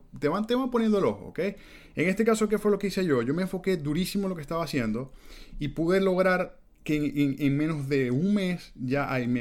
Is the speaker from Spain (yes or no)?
no; Venezuela; moved away as an adult; cuando yo salí de Venezuela la primera vez hacia México, yo salí solo.